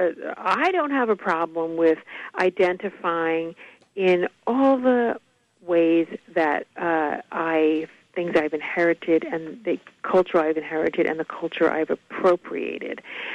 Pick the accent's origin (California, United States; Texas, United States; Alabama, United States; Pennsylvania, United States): Alabama, United States; Mobile; born there; I was born in Mobile, and so our family has deep roots there.